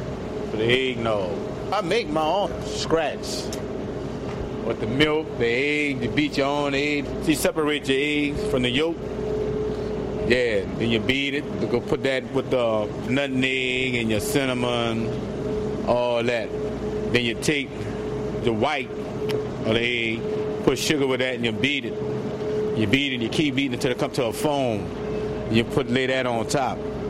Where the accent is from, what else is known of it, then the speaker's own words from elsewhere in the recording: New Orleans, Louisiana, United States; I had mentioned the last time I came here, I told y'all I'm from New Orleans and I'm a cook.